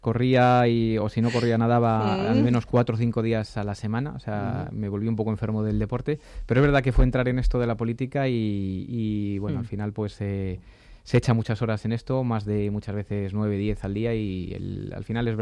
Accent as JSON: {"language": "Spanish", "town": "Paracuellos de Jarama", "region": "Community of Madrid", "country": "Spain", "tie": "born or raised there", "said": "yo soy vecino de Paracuellos de toda la vida"}